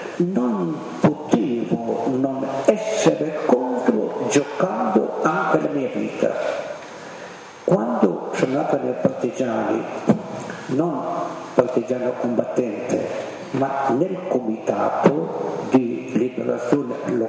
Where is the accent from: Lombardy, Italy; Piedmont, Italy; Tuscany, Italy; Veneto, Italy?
Veneto, Italy; Bassano; nel mio comune, nel mio paese, Bassano, non è successo niente